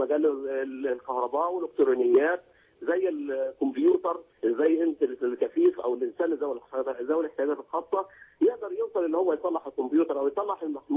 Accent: Egypt; لان هي كل الحاجات اللي طلعت من عندنا هنا من مصر

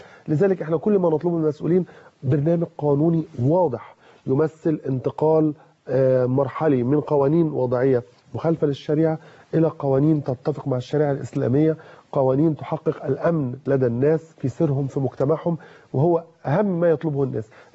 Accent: Egypt; انا مواطن مصري بسيط

